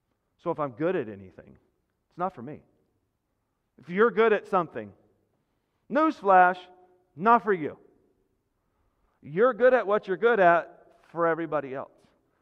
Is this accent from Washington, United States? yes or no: no; El Monte, California, United States; It's always been my life's dream, is when I was growing up in El Monte, about 75 miles that way. And that's where I grew up, sorry, but don't hate me.